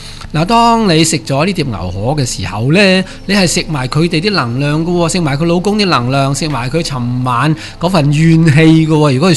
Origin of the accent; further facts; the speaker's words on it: China; 我哋中国人呢以为自己好有即係智慧，五千年文明。